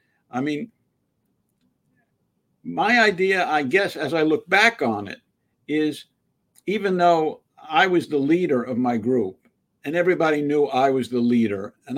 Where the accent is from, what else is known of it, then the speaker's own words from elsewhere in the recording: New York, United States; when I was in my heyday as a New York Yankees fan growing up in the Bronx.